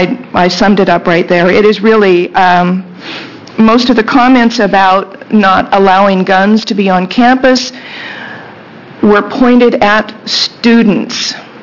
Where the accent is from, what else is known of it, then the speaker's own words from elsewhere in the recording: Forest Grove, Oregon, United States; I'm from Forest Grove.